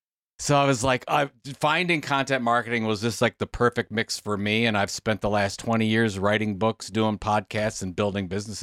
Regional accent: Sandusky, Ohio, United States; I grew up in Sandusky, Ohio, which is an hour west of Cleveland. So if you know Cedar Point Amusement Park, I grew up right off the causeway there.

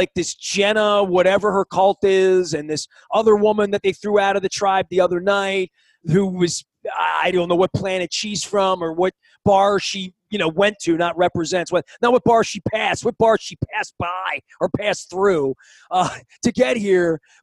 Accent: Dundalk, Maryland, United States; I was from Dundalk. We didn't like Essex.

